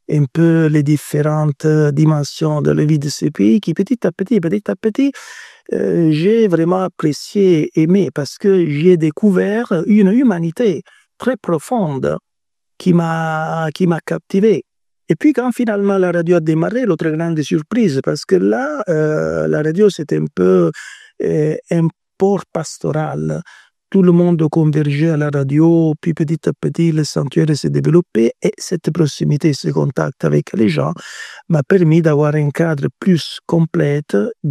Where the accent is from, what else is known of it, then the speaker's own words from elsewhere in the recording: Italy; French is a second language; Et parce que je suis italien.